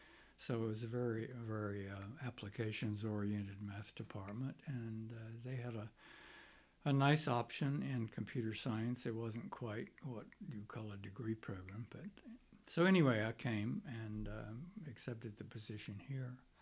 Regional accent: Florida, United States; No, I'm from Florida. I grew up in Florida.

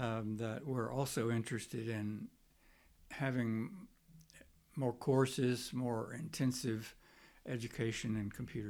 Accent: Florida, United States; No, I'm from Florida. I grew up in Florida.

